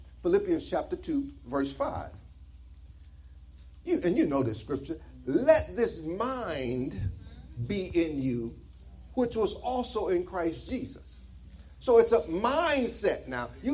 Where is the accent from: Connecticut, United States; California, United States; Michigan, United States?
Michigan, United States; Detroit; Well, you know, because I'm from Michigan myself, you know, so to be, yeah, I'm from Detroit.